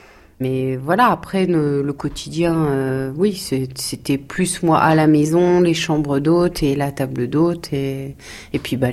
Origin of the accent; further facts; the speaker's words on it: Tracy-sur-Mer, Normandy, France; Je viens de Tracy-sur-Mer, le village juste à côté, où mes parents étaient éleveurs laitiers aussi.